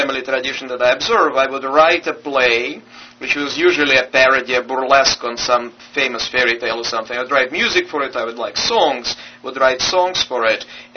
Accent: Moscow, Russia; English is a second language; In Moscow, and in Russia's capital, at that point the capital of the Soviet Union.

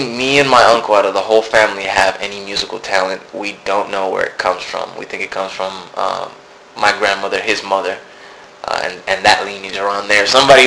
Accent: New York, United States; But I grew up in New York, and New York is already a melting pot of different cultures.

